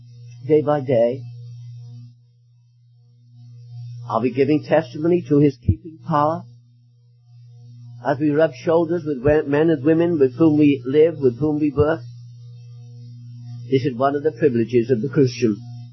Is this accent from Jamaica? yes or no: no; United Kingdom; now in Cardiff, United Kingdom; I come from Great Britain, as you know. We live in Wales, Cardiff, Wales.